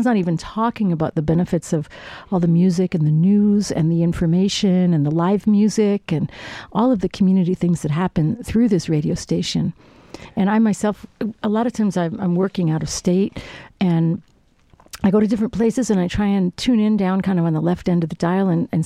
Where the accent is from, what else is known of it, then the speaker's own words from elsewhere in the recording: Long Island, New York, United States; I was just talking to somebody who called in to pledge, and we're both from Long Island, as it turns out.